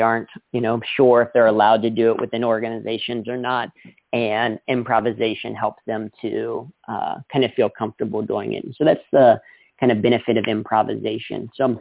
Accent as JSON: {"language": "English", "region": "Ohio", "country": "United States", "tie": "born or raised there", "also_born_or_lived": "New York City", "said": "which growing up in Ohio and then living in New York City, you don't really see bears."}